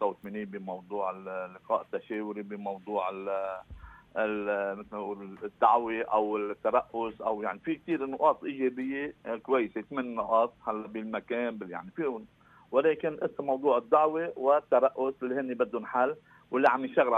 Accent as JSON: {"language": "Arabic", "country": "Lebanon", "said": "كلبنانيين"}